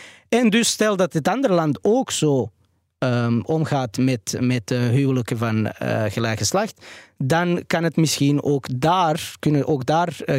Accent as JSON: {"language": "Dutch", "region": "Belgrade", "country": "Serbia", "tie": "born or raised there", "also_born_or_lived": "Antwerp", "moved": "yes", "lives_now": "Belgium", "said": "ik ben opgegroeid in Belgrado, Servië."}